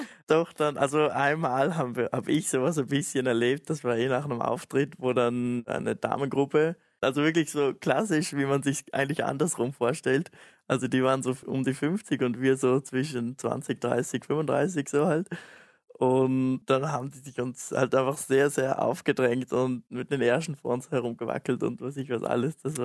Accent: Vorarlberg, Austria; also ich komme aus Vorarlberg, das ist ganz auf der anderen Seite von Österreich

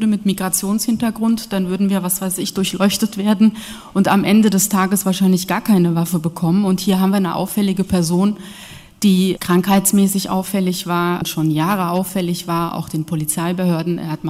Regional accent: Marburg, Hesse, Germany; born there; dann sage ich, immer, ich komme aus Marburg. Ja, ich bin dort geboren. Mittelhessin, ja

